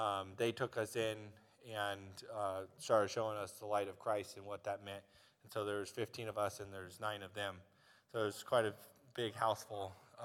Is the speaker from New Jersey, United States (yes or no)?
no; Alaska, United States; She's from Florida. I'm from Alaska. I've been in Alaska for 22 years.